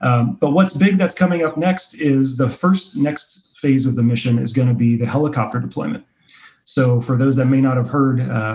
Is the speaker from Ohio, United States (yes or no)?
yes; Cincinnati, Ohio, United States; also born or lived in Philadelphia, United States / Puerto Rico / Milwaukee, United States; I grew up, I was born in Philadelphia, and we moved as a family a number of times until settling in Cincinnati. So I've lived in Philadelphia, Puerto Rico, Milwaukee, Wisconsin, and then eventually in Cincinnati and really consider myself a Midwestern kid.